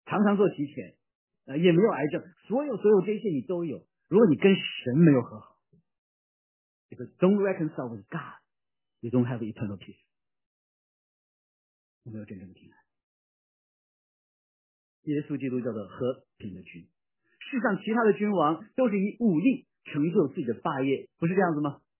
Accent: Beijing, China; 我小时候生在这个长在这个北京城里面，老北京见面

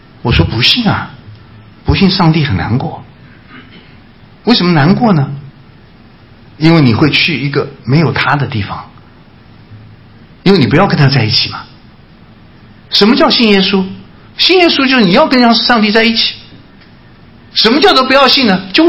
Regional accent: China; 我们中国人想的地狱是什么？刀山油锅是吧？

